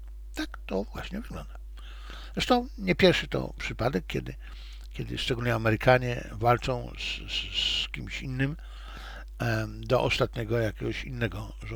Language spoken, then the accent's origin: Polish; China; ponieważ jestem Chińczykiem i dla mnie to jest logiczne